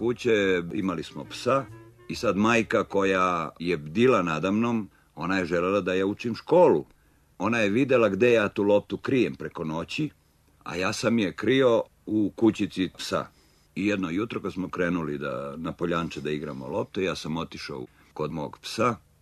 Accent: Zemun, Belgrade, Serbia; Ja sam kao dečak iz Zemunovog grada dolazio na igralište Viteza i posmatrao te fudbalere.

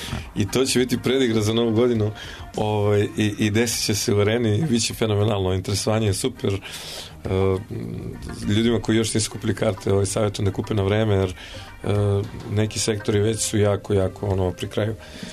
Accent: Valjevo, Kolubara District, Serbia; ja sam krenuo u Valjevu kao ono, sa košarkom u Metalcu, pa fudbal u Krušiku i tako, mislim, odrastao sam pored Krušikovog stadiona

